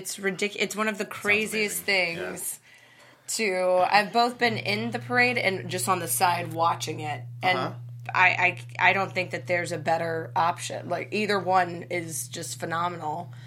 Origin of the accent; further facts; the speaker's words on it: Alabama, United States; I'm originally from Alabama, but my extended family all lives in Georgia.